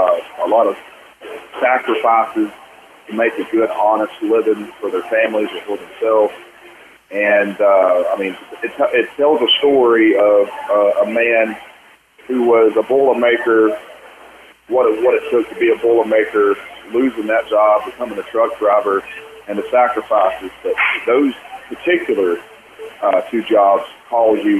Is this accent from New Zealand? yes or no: no; Florida, United States; Well, I grew up in North Florida in a very lower middle-class family.